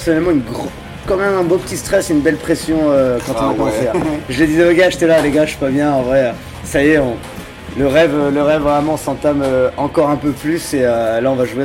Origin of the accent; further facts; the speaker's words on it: Lille, Hauts-de-France, France; on s'est mis aussi à programmer des concerts sur Lille, parce qu'on vient de Lille, et on s'est mis à programmer des concerts dans notre ville